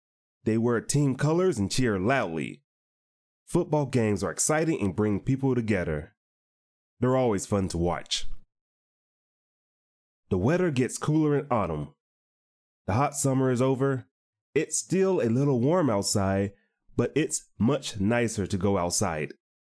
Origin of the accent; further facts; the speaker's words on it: United States; now in Miki, Japan; Today, I want to talk to you about autumn in my home country, America.